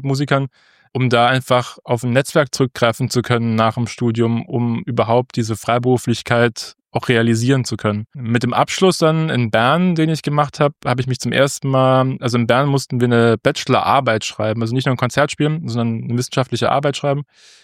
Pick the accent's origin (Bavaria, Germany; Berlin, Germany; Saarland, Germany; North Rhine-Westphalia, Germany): Saarland, Germany; Saarbrücken; also born or lived in Switzerland; bin in Saarbrücken dann, da wo ich auch her bin, also aus dem Saarland, geblieben